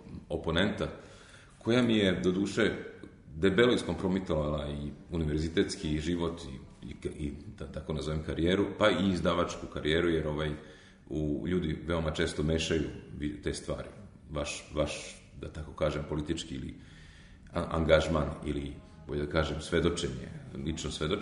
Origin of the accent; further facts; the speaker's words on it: Serbia; šta ja kao Srbin mogu da kažem